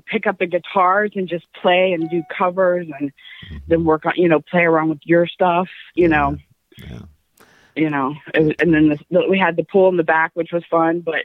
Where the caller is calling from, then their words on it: Orlando, Florida, United States; I'm in Orlando.